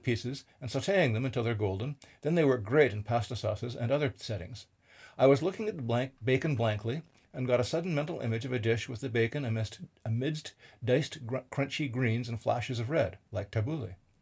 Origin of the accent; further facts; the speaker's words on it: Lebanon; but I grew up in Lebanon